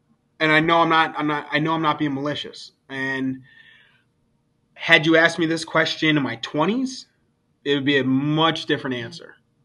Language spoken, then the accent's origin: English; New Jersey, United States; so I went through that phase where I'm in my 20s, and I'm from New Jersey, and I'm down in Tallahassee, and y'all don't know me, and I'm tough.